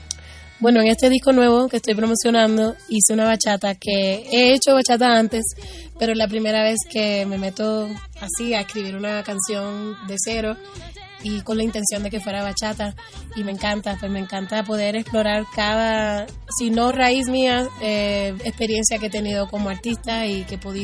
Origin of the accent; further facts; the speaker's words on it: Puerto Rico; música puertorriqueña también, me crié en Puerto Rico.